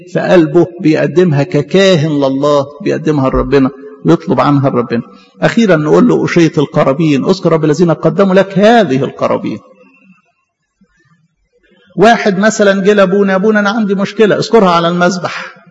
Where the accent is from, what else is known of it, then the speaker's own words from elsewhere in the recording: Egypt; بنصلي من أجل المدينة بتاعتنا دي يكون فيها سلام، من أجل بلدنا مصر يكون فيها سلام.